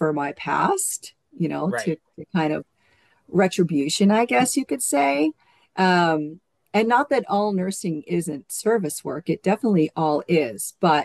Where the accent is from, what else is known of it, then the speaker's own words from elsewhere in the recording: Washington, United States; Well, I grew up in Washington State mostly. My dad was in the military.